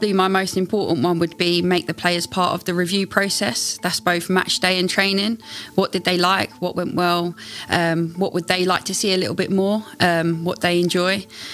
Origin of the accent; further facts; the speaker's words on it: London, United Kingdom; I grew up in North London with brothers